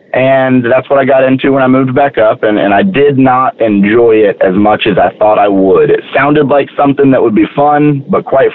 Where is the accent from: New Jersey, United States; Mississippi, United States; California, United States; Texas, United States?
Texas, United States; Spring; born there; So I was born in Spring, Texas. My dad is a pastor, so we opened up a church up here, and so we really got involved in the area and in the community.